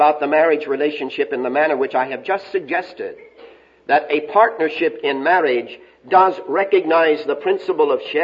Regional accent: Texas, United States; Maybe I'm using this because I'm from West Texas and it's a good word

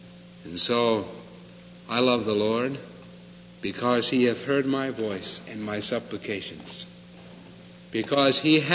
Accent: Le Mars, Iowa, United States; As a boy, I grew up in Lemars, Iowa, just north of Sioux City a little ways.

